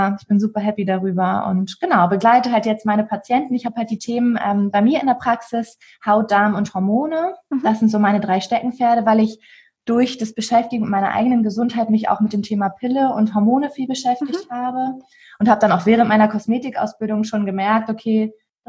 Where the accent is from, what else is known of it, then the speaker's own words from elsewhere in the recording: Hamburg, Germany; ich bin 27 Jahre jung. Ich komme aus Hamburg, also bin geboren und groß geworden in Hamburg und immer noch stolze Hamburgerin.